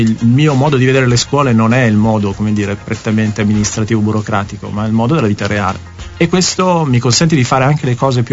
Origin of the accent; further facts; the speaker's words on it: Sardinia, Italy; now in Trentino, Italy; Io sono arrivato qua in Trentino nel 2003 più o meno. Io sono sardo, sono venuto qua per il dottorato.